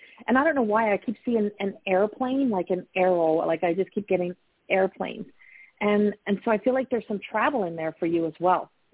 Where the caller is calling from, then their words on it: Colorado, United States; calling from Colorado.